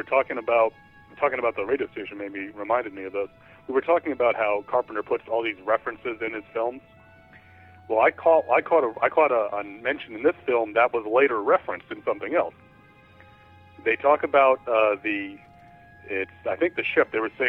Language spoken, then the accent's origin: English; New York, United States; Where I grew up in New York, we could get, 660 and 880, which were the two giant stations that broadcast from Manhattan, and that's it.